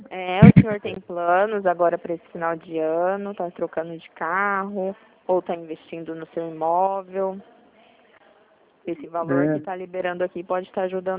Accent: Presidente Prudente, São Paulo, Brazil; Ah, sim. Eu sou de Presidente Prudente.

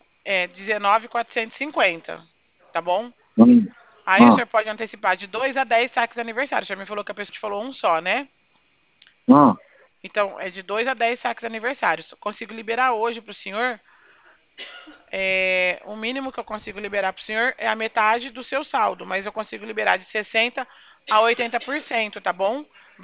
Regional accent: Bebedouro, São Paulo, Brazil; Sou da cidade de Bebedouro.

